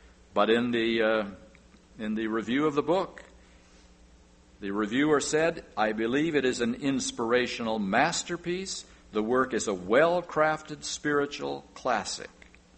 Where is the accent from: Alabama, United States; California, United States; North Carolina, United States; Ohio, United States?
California, United States; out our way in the Pacific Union Conference, we're from California